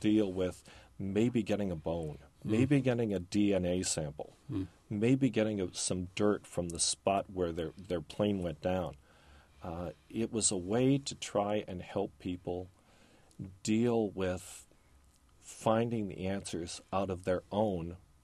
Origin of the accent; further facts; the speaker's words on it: Belleville, Illinois, United States; and I'm a city boy. I grew up near St. Louis in Belleville, Illinois.